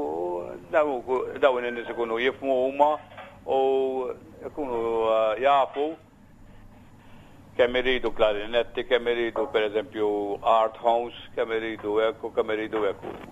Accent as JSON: {"language": "Maltese", "town": "Bormla", "region": "South Eastern Region", "country": "Malta", "tie": "born or raised there", "said": "jiena minn Bormla, jiena iktar miġbut lejn il-festa tal-Kunċizzjoni tal-Madonna. Għax jiena Bormlis"}